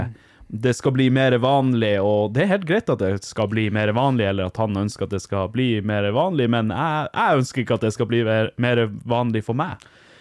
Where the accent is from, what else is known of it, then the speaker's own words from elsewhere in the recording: Vardø, Finnmark, Norway; jeg er jo fra Vardø, var på besøk hos mutteren som bodde i Vadsø da.